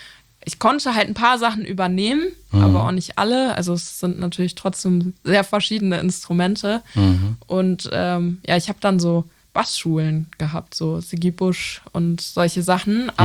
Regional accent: Lippstadt, North Rhine-Westphalia, Germany; Ich komme aus Lippstadt. Das ist zwischen Soest und Paderborn.

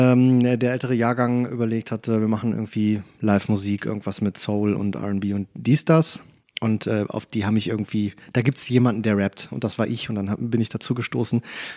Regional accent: Menden, North Rhine-Westphalia, Germany; Nein, ich bin im Sauerland quasi groß geworden.

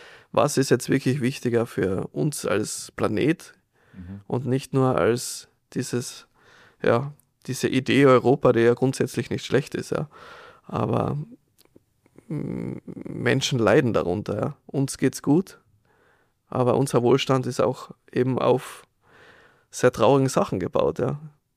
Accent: Tyrol, Austria; ich bin jetzt in Tirol aufgewachsen, in Osttirol, ja, da ist jetzt auch... durchaus raues Wetter

